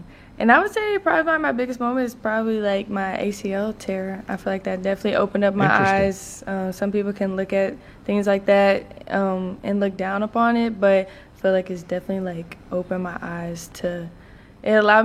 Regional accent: Mobile, Alabama, United States; now in Birmingham, United States; Like, I came from Mobile, so, I had a little bit

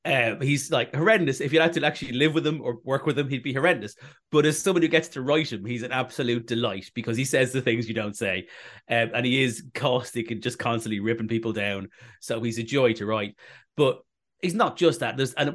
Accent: Ireland; it is quite bizarre as an Irishman, but my books get described as British comedy.

